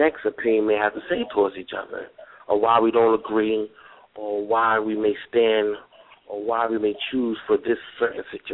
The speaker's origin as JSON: {"language": "English", "region": "New Jersey", "country": "United States", "said": "I'm actually from Jersey."}